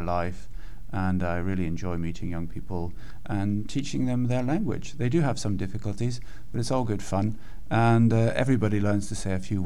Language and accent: English; England, United Kingdom; moved away as an adult; now in France; I'm from England. However, I live in France and I've been living in France for over 20 years now.